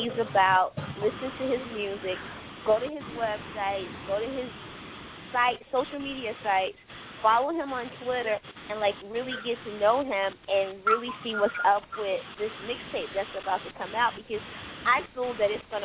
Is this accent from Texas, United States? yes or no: no; North Carolina, United States; No, I'm from North Carolina.